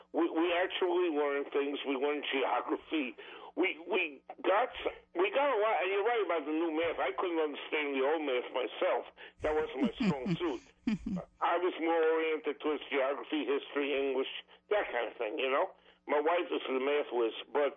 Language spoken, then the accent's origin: English; Brooklyn, New York, United States; Now, I grew up in Brooklyn, New York, and you grew up here